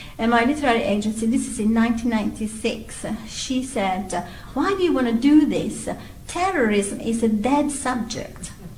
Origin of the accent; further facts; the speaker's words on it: Italy; first language Italian; English is a second language; agreed to translate the book from English to Italian, which is my mother tongue.